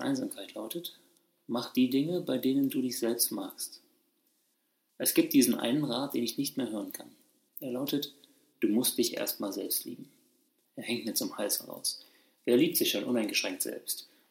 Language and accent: German; Leipzig, Saxony, Germany; bin deshalb nach jahrelangem Reisen wieder in meine Heimat Leipzig zurückgekehrt.